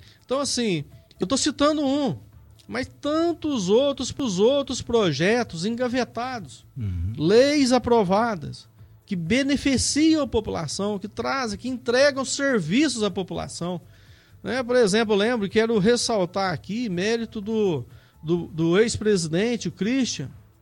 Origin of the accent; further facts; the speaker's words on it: Carmo do Rio Claro, Minas Gerais, Brazil; Eu cresci, eu nasci aqui em Carmo do Rio Claro, mas eu saí para estudar, né?